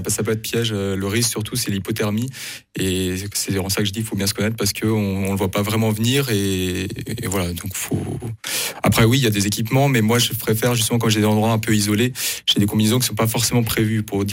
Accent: Annecy, Auvergne-Rhône-Alpes, France; born there; je suis né à Annecy, donc il y avait le lac d'Annecy juste à côté en France, en Haute-Savoie

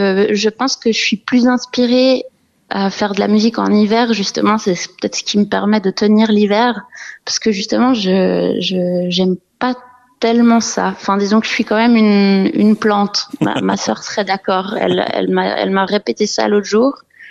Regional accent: Lancy, Geneva, Switzerland; Et même à Genève, c'est vrai que j'ai grandi à Lancier. Donc, on a quand même la chance d'être pas non plus au cœur de la ville, disons.

